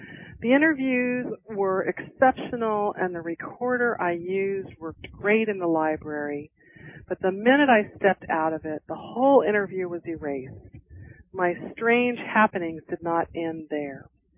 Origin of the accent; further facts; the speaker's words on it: Galveston, Texas, United States; And since we're talking a little bit about Galveston, my hometown, we're talking a little bit about the storm.